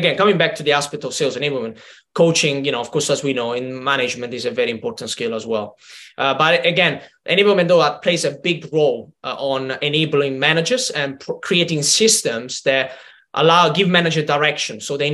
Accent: Italy; English is a second language; moved away as an adult; now in United Kingdom; particularly when I moved from Italy to the UK, you know, at the time it was 6.5 years ago, couldn't speak any English.

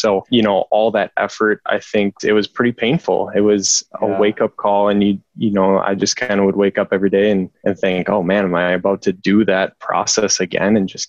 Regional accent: Minnesota, United States; So I'm originally from Minnesota, if you can't tell in my accent, but yeah, I graduated in 2016 from Gustavus down in St. Peter, Minnesota.

